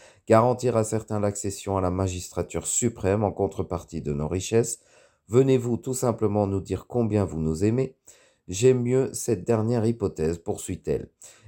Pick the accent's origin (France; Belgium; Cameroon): Cameroon; je suis heureuse que vous veniez dans mon pays d'origine, le Cameroun.